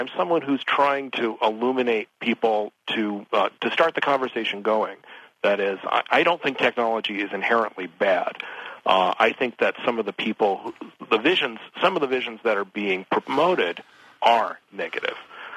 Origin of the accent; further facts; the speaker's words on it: Los Angeles, California, United States; now in Bay Area, United States; Well, actually, I grew up in Los Angeles.